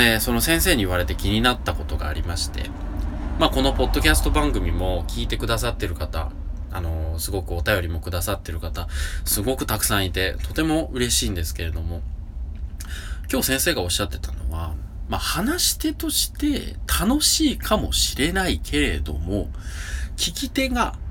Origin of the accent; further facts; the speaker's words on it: Nagoya, Aichi, Japan; 名古屋人としては普通っていう風にバッサリ切られまして